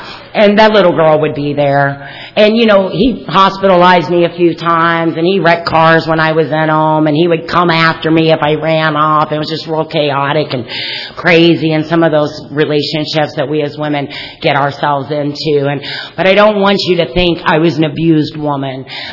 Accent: Kentucky, United States; And that's not just because we're from Kentucky.

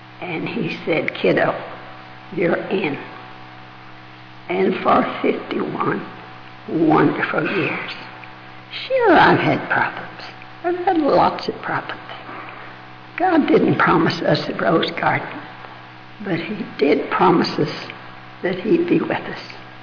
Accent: Texas, United States; You see, I'm a dyed-in-the-wool Southern Baptist, and I was born and reared in Texas.

